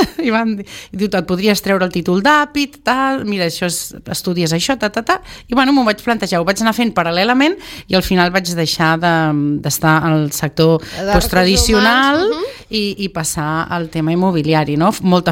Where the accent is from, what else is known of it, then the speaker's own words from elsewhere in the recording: Valls, Catalonia, Spain; born there; Jo sóc nascuda a Valls.